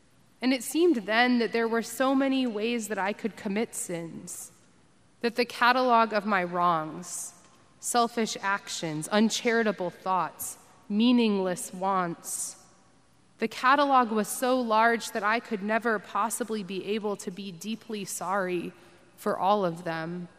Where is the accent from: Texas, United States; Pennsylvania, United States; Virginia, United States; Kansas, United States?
Texas, United States; Perhaps it is because I grew up in the South, in Texas